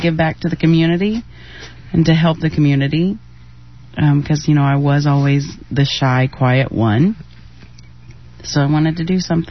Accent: Ohio, United States; moved away; I'm from Ohio, moved here 8 years ago

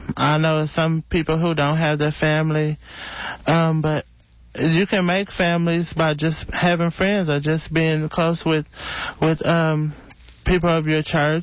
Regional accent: Milwaukee, Wisconsin, United States; born there; I was born in Milwaukee, Wisconsin.

